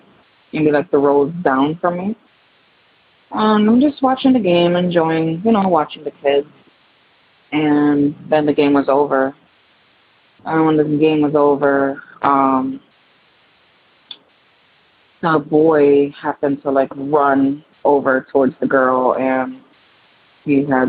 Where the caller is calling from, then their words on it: Connecticut, United States; I'm calling from Connecticut.